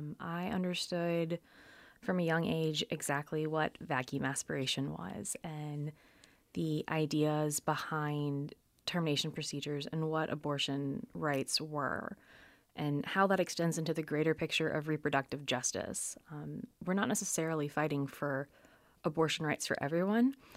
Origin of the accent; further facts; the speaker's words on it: the South, United States; it was quite a liberal turnaround from growing up in the South, where you really don't actively talk about politics or about bodily autonomy.